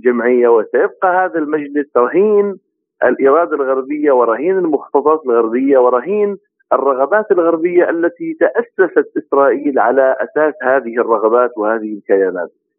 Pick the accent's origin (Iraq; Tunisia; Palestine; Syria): Syria; لكن أنا كسوري الآن وعلى لسان الكثير من السوريين